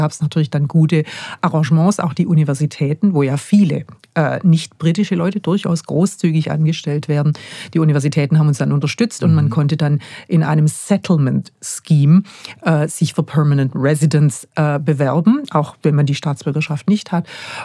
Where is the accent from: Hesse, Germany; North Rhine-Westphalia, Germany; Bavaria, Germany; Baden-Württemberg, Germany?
Baden-Württemberg, Germany; da ich meine Jugend in der Nähe von Tübingen verbracht habe und auch Familie hier gehabt habe, vor allem meine lieben Großeltern